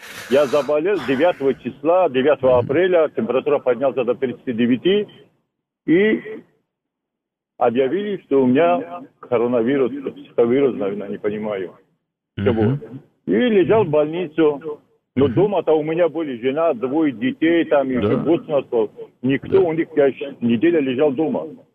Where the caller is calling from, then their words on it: Moscow, Russia; Я звоню из Москвы